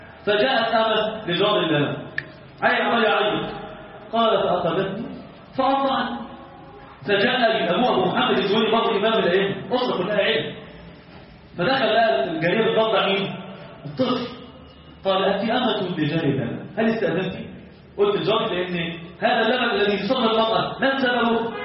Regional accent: Egypt; لان احنا عندنا في مصر هذا المحرك ده كبير قوي

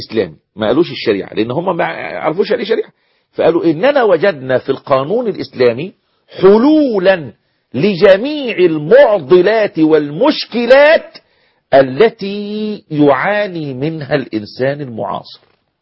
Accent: Egypt; زي الحكومات اللي سقطت عندنا في مصر

